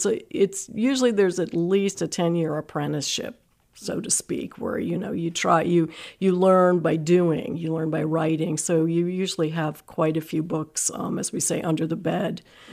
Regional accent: New Jersey, United States; moved away as an adult; now in Michigan, United States; No, actually, I'm from New Jersey, but we've been here in Michigan for 16 years now.

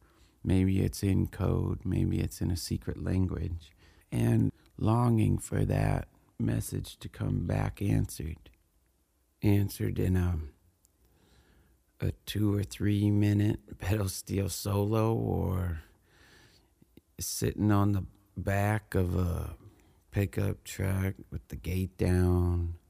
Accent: Montana, United States; now in Maine, United States; I live out in Maine now, but I'm from Montana.

